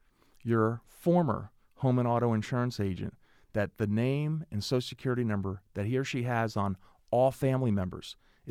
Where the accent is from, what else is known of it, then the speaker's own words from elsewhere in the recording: New Jersey, United States; So I'm from New Jersey, and I grew up on a street 5 miles long, 10 houses. Seven of those 10 houses are my aunts and uncles, 26 first cousins.